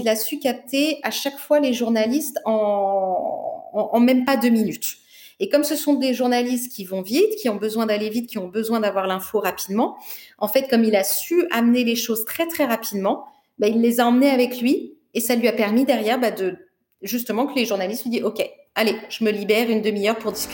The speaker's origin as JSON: {"language": "French", "country": "France", "said": "je suis français"}